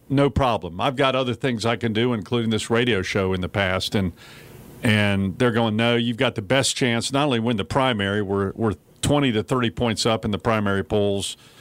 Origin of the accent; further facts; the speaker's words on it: Jamestown, North Carolina, United States; I'm going back to Greensboro, my hometown of Jamestown.